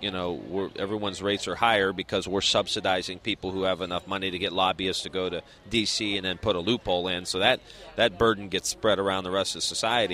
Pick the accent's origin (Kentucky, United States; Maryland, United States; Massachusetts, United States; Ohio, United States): Ohio, United States; Niles; I'm from Niles, Ohio. Yeah.